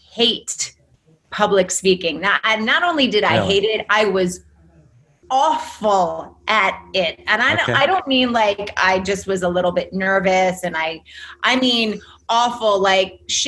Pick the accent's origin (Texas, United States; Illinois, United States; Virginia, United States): Illinois, United States; born there; I was born in Illinois.